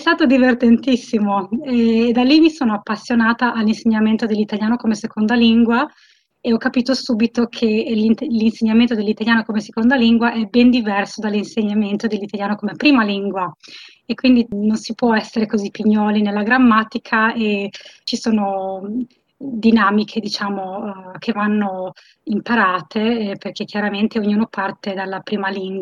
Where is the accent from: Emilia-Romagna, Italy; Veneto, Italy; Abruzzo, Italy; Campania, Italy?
Emilia-Romagna, Italy; Modena; moved away as an adult; also born or lived in Sydney; now in Perth, Australia; Sono arrivata nel 2004, io sono di Modena, e sono arrivata qui con il mio compagno e abbiamo vissuto a Sydney in New South Wales per 12 anni e poi ci siamo trasferiti nel 2016 a Perth, in Western Australia.